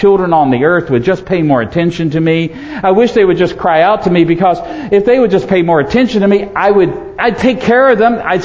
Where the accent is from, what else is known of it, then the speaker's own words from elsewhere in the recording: Virginia, United States; Now, I come from Virginia, south of the Sweet Tea Line.